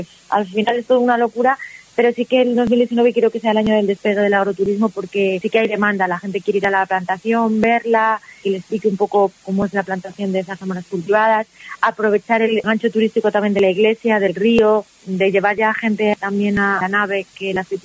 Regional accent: Almendra del Pan, Castile and León, Spain; born or raised there

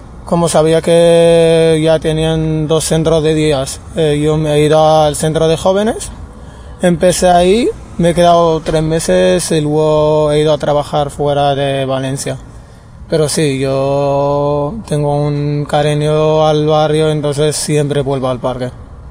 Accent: Morocco; Spanish is a second language; moved away; Yo vengo de Marruecos hace 4 años, en pleno cuarentena, en 2020, finales de 2020, en septiembre exactamente.

